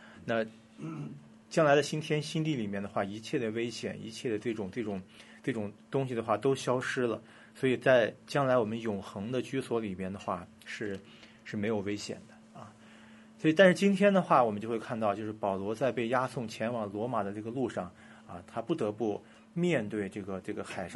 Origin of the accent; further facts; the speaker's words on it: China; 但我自己是在内地出生长大的，所以我没有这种太多的跟海去打交道的经历。